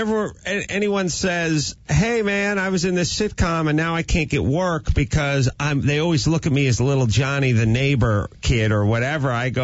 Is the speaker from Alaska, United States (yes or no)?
no; North Hollywood, California, United States; I'm from North Hollywood. So I never met a human being from anywhere other than North Hollywood.